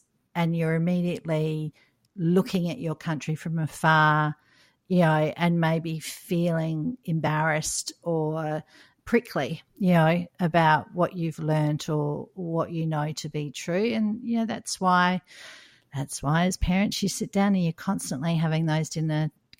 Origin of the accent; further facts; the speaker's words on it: Australia; I was sort of having a giggle about that, but I'm Australian.